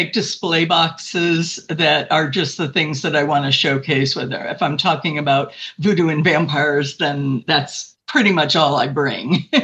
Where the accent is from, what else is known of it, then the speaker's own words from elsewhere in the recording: Chicago, Illinois, United States; and then my hometown was Chicago. So I started with Chicago